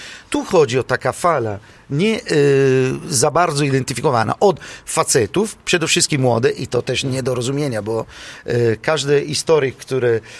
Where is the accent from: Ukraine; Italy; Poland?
Italy; Syracuse, Sicily; Polish is a second language; Oczywiście ja pochodzę z Sycylii, w taki punkt Syrakuza